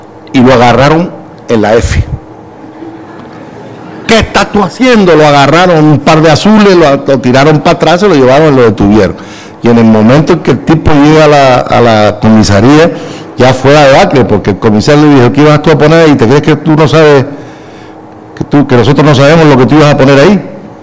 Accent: Canary Islands, Spain; born there; Bueno, pero es que yo soy de un Caribe blanco, yo soy más africano que todos ustedes, porque yo nací en las Islas Canarias, que está a 50 kilómetros, 50 millas del Sahara.

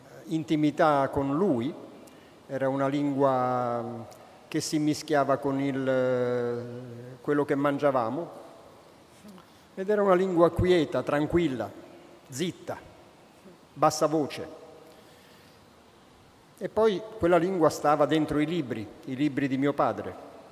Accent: Naples, Campania, Italy; born there; first language Neapolitan; Italian is a second language; Sì, diciamo che sono nato a Napoli e la mia lingua madre è il napoletano, non l'italiano. E l'italiano invece è una lingua che si parlava solamente con mio padre, a casa, spesso a tavola.

